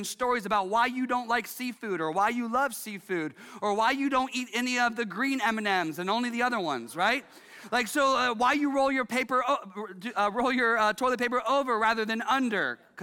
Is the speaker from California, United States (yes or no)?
no; Columbus, Ohio, United States; I'm from Columbus, Ohio. I grew up there. My parents live there. I tell them stories about my life growing up there.